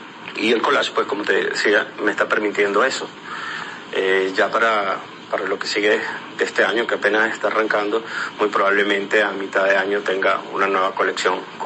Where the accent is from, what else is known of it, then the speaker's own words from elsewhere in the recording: Venezuela; moved away; todo lo que estaba experimentando desde que salí de Venezuela, todo el proceso que uno vive como migrante